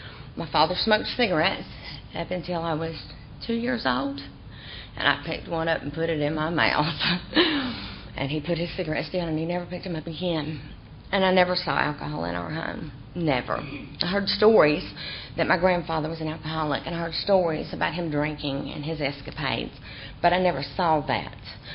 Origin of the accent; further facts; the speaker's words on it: Anderson, Indiana, United States; born there; I was born in 1970 in Anderson, Indiana.